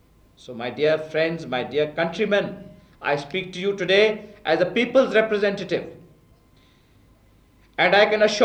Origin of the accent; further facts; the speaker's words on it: Pakistan; I speak to you today not only as a Pakistani but as a Musliman